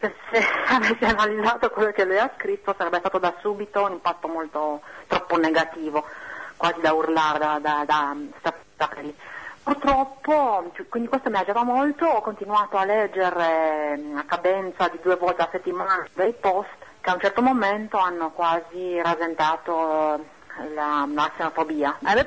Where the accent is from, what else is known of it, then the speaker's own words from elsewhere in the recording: Romania; non tanto perché sono rumena